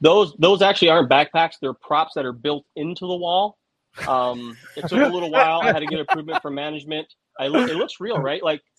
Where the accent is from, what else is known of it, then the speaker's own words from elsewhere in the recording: Florida, United States; born there; I was born in Florida.